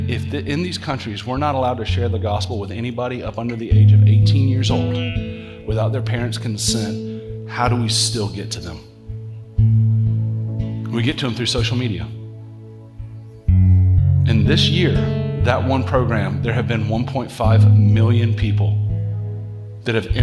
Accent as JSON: {"language": "English", "region": "the South", "country": "United States", "tie": "born or raised there", "said": "But one of the things that I've learned about growing up in the South"}